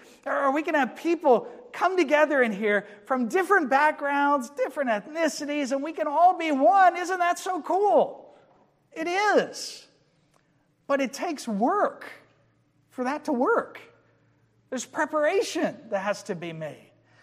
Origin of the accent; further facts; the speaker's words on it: Georgia, United States; And I grew up in Georgia, where there are grass and water and lakes and trees everywhere.